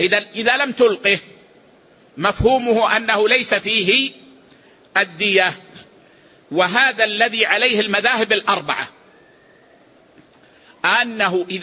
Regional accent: Saudi Arabia; عندنا في السعودية

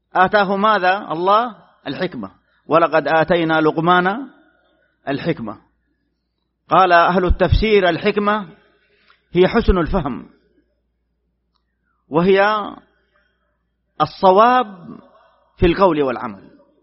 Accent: Saudi Arabia; بلادنا المملكة العربية السعودية

